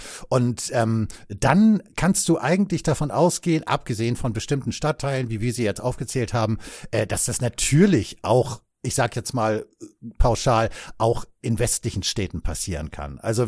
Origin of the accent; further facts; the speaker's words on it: Hamburg, Germany; Also ich meine, ich bin da geboren, ich bin da aufgewachsen